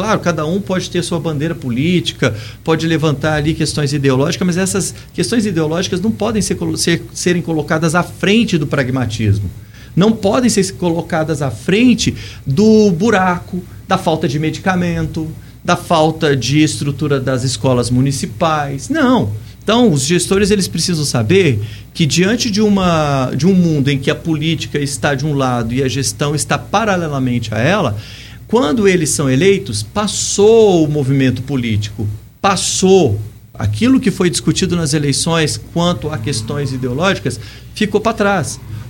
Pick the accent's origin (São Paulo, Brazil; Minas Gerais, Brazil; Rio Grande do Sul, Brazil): Minas Gerais, Brazil; Carmo do Rio Claro; born there; E é incrível estar no sul de Minas, né? Porque eu nasci em Carmo do Rio Claro